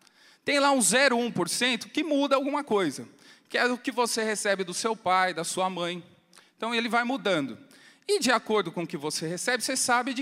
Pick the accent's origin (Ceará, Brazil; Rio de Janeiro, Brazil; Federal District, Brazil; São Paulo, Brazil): São Paulo, Brazil; São Bernardo do Campo; born there; sou brasileiro. Nasci em São Bernardo do Campo, tá? Quem conhece São Bernardo é a terra da batata, muito bom lá. Nasci na maternidade de São Bernardo. Nasci no dia 4 de julho de 79